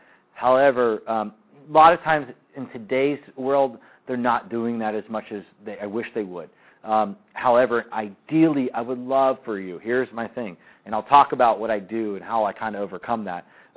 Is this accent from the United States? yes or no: yes; United States; I'm American and I don't like the Canadians.